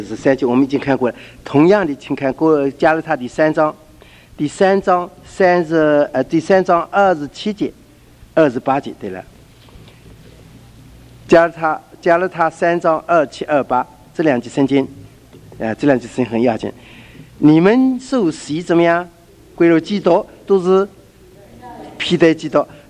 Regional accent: China; 我们中国人呢，若是一个女子嫁到这个夫家去啊，这叫做入门了

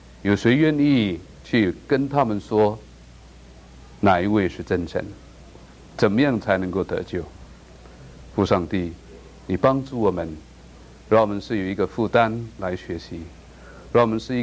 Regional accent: Singapore; 我从新加坡来，新加坡一个很小的岛

